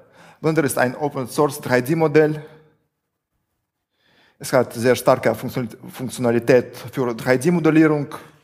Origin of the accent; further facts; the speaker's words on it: Russia; German is a second language; Ich komme aus Russland